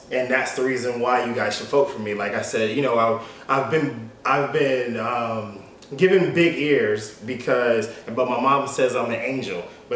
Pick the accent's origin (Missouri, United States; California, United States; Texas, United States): California, United States; I'm from Northern California, as you mentioned.